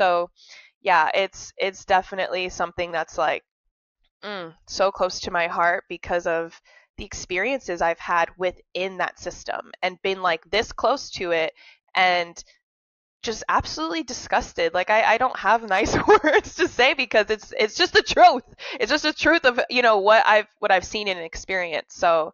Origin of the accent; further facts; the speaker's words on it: Iowa, United States; and also me growing up in Iowa, mind you